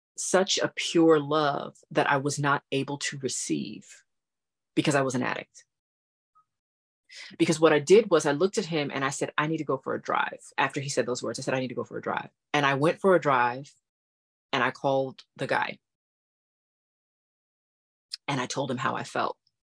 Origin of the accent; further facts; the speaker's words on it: Florida, United States; also born or lived in Massachusetts; He was a business owner in Florida, because I was born in Massachusetts, but I was raised in Florida.